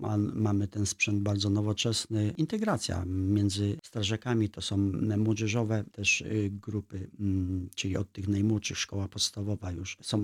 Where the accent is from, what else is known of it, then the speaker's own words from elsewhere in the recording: Smolec, Lower Silesian Voivodeship, Poland; pochodzę akurat ze Smolca